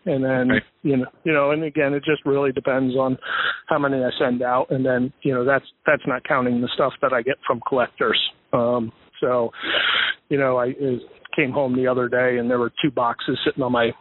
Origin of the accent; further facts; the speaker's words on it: Connecticut, United States; So I grew up in Connecticut. I grew up a Mets fan